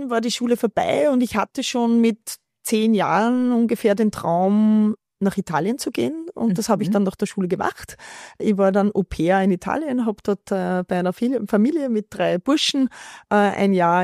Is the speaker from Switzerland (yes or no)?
no; Ottensheim, Upper Austria, Austria; Also ich bin schon in Österreich geboren, meine Schwester nicht, die ist noch in Deutschland geboren und irgendwann sind wir nach Österreich und ich bin dann in der Nähe von Linz in Ottensheim aufgewachsen